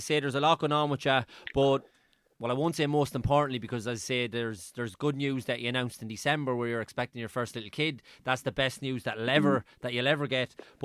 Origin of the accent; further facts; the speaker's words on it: Sligo, Connacht, Ireland; because obviously I'm from Sligo.